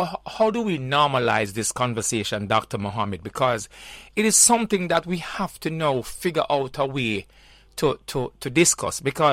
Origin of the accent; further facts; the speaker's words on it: Jamaica; And you know, us as Jamaican, when we label people in a doc, it kind of stick, you know.